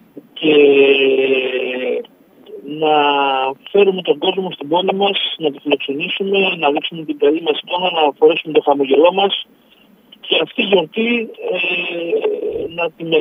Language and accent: Greek; Patras, Western Greece, Greece; όλοι μας σαν πατρινοί να το διαφημίζουμε